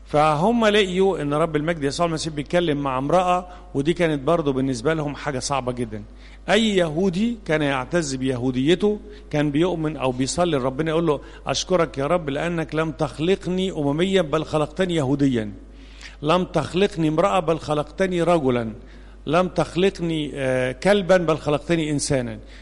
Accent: Egypt; ولذلك إحنا كمصريين كنا بنعتبر غرباء عن عبادة ربنا

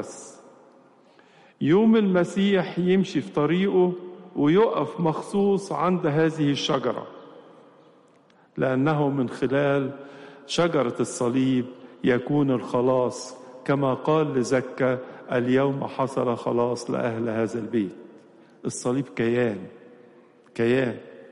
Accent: Egypt; عندنا في مصر هنا بتبقى نور كامل، في بلاد تانية بتبقى لسه بدين اليوم

